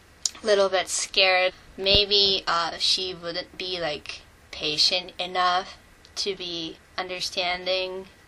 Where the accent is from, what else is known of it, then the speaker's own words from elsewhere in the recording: Japan; I was a little bit nervous because I'm from Japan